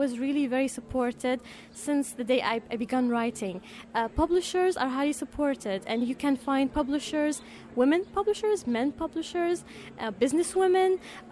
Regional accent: Dubai, United Arab Emirates; I come all the way from Dubai, UAE, United Arab Emirates.

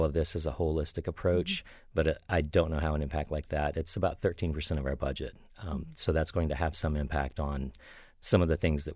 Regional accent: North Carolina, United States; you've heard me tell the story about growing up in North Carolina. The resources I had were limited

